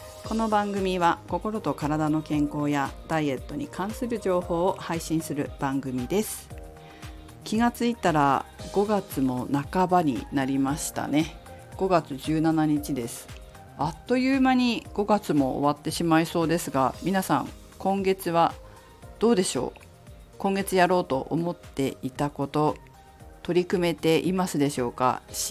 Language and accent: Japanese; Fukushima, Japan; now in Tokyo, Japan; 私が東京ではフィットネスの仕事をしているんですけど、地元の福島県福島市ではもともと父方の家業が農業で